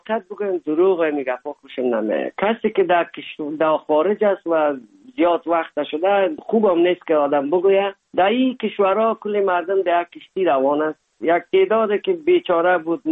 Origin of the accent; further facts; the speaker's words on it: Afghanistan; now in Germany; دوری یک از افغانستان بر آمدیم تا آلمان رسیدیم